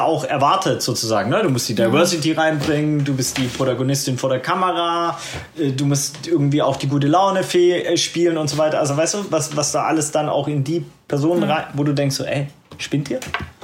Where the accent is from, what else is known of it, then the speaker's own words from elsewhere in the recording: Baden-Württemberg, Germany; now in Hamburg, Germany; als ja, Schwabe in St. Pauli sozialisiert